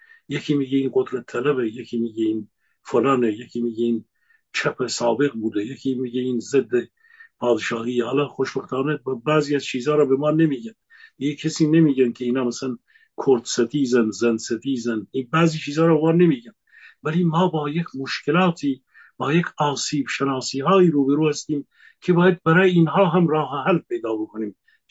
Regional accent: Iran; به نوبه خودم با تمام وجودم به عنوان یک ایرانی

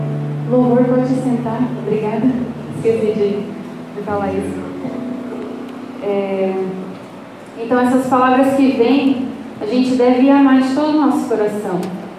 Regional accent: Duartina, São Paulo, Brazil; sou de Duartina, interior de São Paulo.

